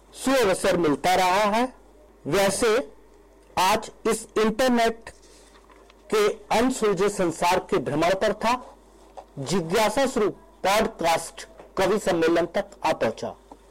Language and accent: Hindi; Bareilly, Uttar Pradesh, India; मैं भारतवर्ष के उत्तर प्रदेश के जनपद बरेली का निवासी हूँ।